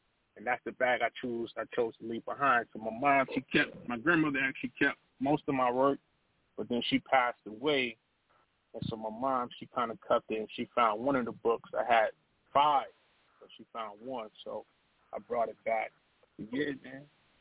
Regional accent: New York, United States; now in Seattle, United States; and I'm from New York

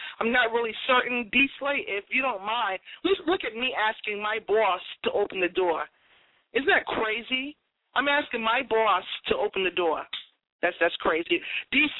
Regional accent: Boston, Massachusetts, United States; Like I say, I'm from Boston, military town.

